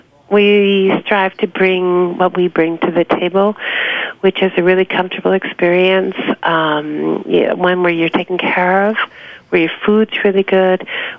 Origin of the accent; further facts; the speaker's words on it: New York, United States; I was born and raised in New York.